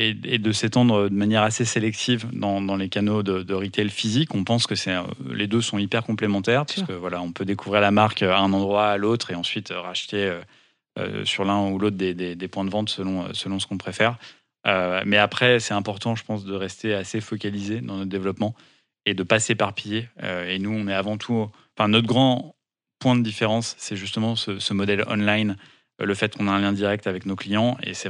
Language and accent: French; Lyon, Auvergne-Rhône-Alpes, France; Parce qu'on est tous les deux de la région Rhône-Alpes, puis il vient d'Aix-les-Bains, et donc moi, je suis lyonnais.